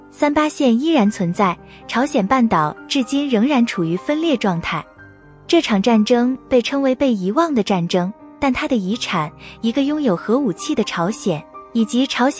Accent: New Zealand; 当北半球在享受最长白昼的时候，我们新西兰人正在拥抱最深的冬夜。

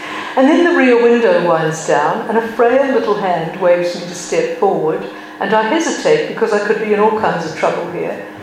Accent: Australia; And in the end, I just give up and I say, "Look, I'm from Australia."

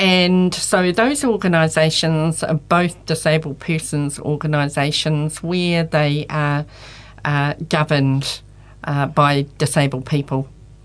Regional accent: Auckland, New Zealand; also born or lived in Wellington; now in Hamilton, New Zealand; so I was actually born in Wellington and moved to Auckland when I was three. And I grew up in Auckland and moved to the beautiful Kirikiriroa, Hamilton, about 18 years ago.

